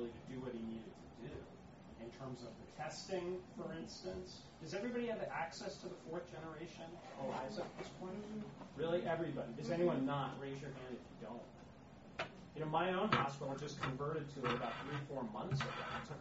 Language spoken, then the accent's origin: English; New York, United States; from New York.